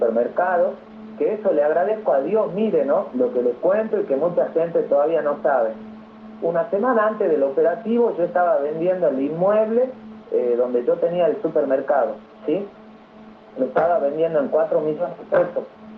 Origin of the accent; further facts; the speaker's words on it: Vespucio, Salta, Argentina; born there; also born or lived in Tartagal; yo vengo de una familia bien pobre, que antes vivíamos acá en Tartagal, yo nací en Vespucio, mi padre trabajaba acá en YPF